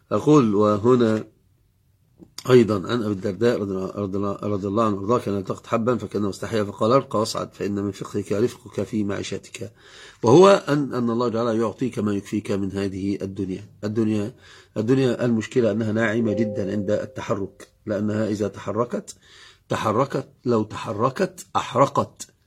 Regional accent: Upper Egypt, Egypt; أنا أصلا يعني من الصعيد تعجبت

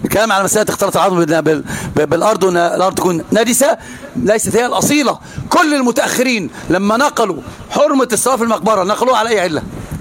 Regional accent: Egypt; كنت أنا بكلم لغة عربية ما يعرفنيش أنا مصري، قلت له مصري

